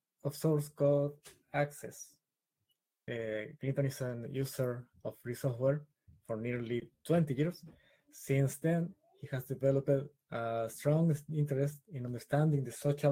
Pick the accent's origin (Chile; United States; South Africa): Chile; from Chile. I'm a web developer and musician.